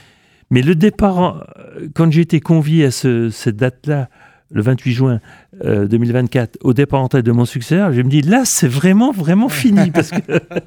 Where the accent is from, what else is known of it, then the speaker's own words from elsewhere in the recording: Longwy, Grand Est, France; Non, j'ai grandi à Longwy.